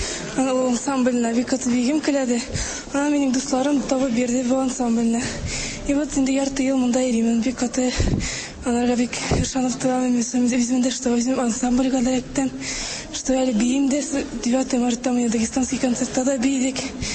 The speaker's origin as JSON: {"language": "Tatar", "region": "Nizhny Novgorod Oblast", "country": "Russia", "said": "Мин үзем Нижегородская областьныкы."}